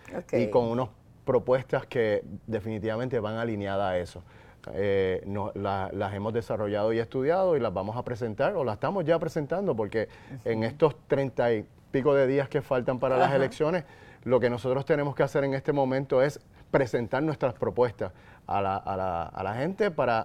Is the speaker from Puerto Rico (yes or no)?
yes; Añasco, Puerto Rico; also born or lived in Mayagüez; Pues yo nací en Mayagüez, ¿verdad? Pero fui criado mis primeros años en Añasco.